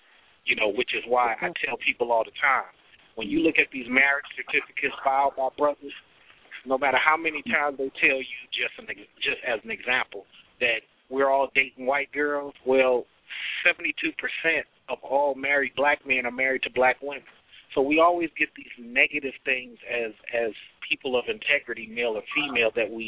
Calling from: Atlanta, Georgia, United States; I'm calling from Atlanta.

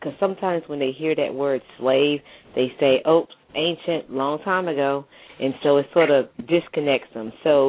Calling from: Cokesville, Pennsylvania, United States; I'm calling from Cokesville, Pennsylvania.

